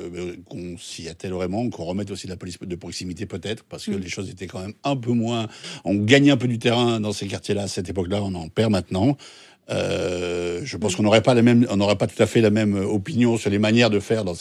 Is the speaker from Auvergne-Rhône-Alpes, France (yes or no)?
no; Île-de-France, France; je viens de l'Essonne, donc je connais bien Grigny.